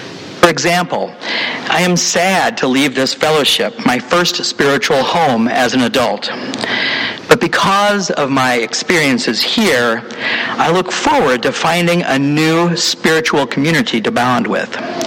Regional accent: Dayton, Ohio, United States; I am moving back to my hometown of Dayton, Ohio, in order to be closer to my mother.

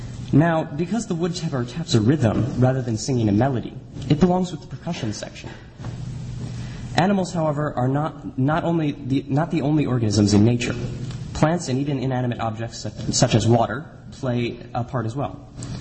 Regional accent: United States; So, as an American, I would naturally want to get a picture of it

